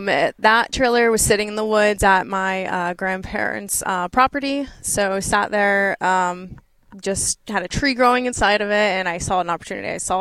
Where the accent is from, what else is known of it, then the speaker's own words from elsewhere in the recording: Florida, United States; now in Lebanon, United States; So I was born and raised in Florida.